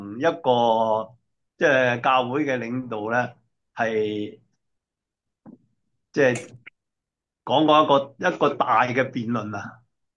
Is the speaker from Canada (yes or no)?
no; China; 好似我哋中国人咧就话，君要臣死，臣不死咧就视为不忠